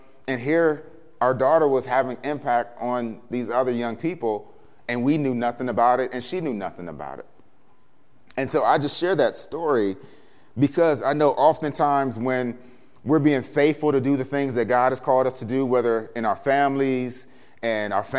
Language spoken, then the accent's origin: English; Ohio, United States; My wife is from Virginia. You know, I'm from Ohio. And so the North and the South kind of came together.